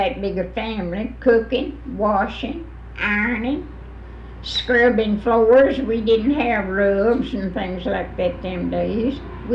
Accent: Mississippi, United States; born there; Now, I was born in Simpson County. About, not further than, I see about 7 or 8 miles from here.

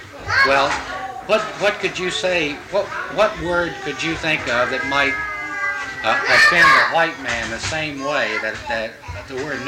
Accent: West Virginia, United States; now in Georgia, United States; It's funny that I never heard the term cracker until I came down here in Georgia. I haven't. See, I'm originally from West Virginia.

